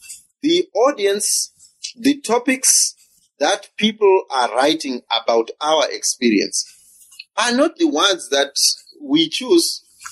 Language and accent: English; Zimbabwe; I come from Zimbabwe